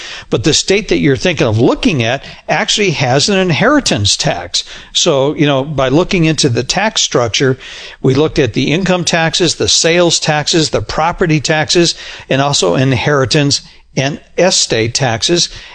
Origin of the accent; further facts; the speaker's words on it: Arizona, United States; I grew up in Arizona, John, but, you know, you've been to Arizona.